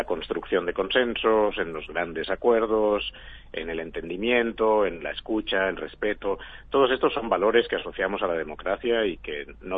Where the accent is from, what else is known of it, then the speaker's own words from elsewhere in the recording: Spain; Yo lo veo, yo vengo de España